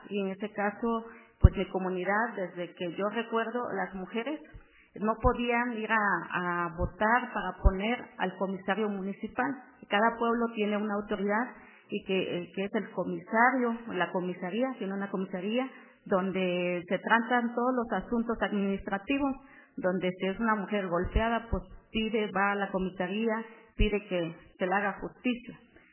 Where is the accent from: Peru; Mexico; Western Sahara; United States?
Mexico; Si en mi pueblo se habla ese idioma. Entonces en los espacios públicos me gusta presentarme en mi idioma porque estamos en México, es un país multicultural